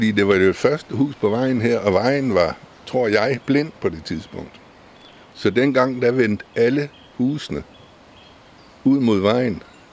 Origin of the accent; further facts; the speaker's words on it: Ebeltoft, Central Denmark Region, Denmark; Jeg kommer fra Æbeltoft. Begge mine forældre var fra Æbeltoft.